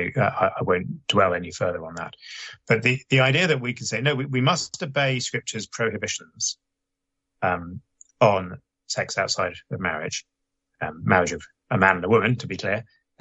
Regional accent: United Kingdom; I'm British, and so I focus on some of the terminology on this side of the Atlantic isn't quite the same

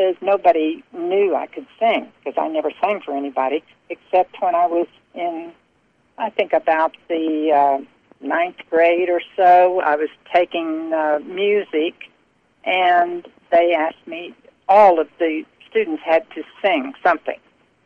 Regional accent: Oklahoma City, Oklahoma, United States; also born or lived in Florida; I went back to my hometown of Oklahoma City. We lived in Florida at the time. Went back to Oklahoma City

